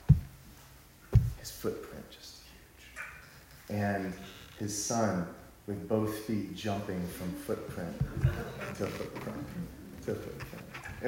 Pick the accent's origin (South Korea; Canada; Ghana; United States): United States; Fort Worth, Texas; And we're from Texas, Fort Worth. There's not a lot of mountain going on out there.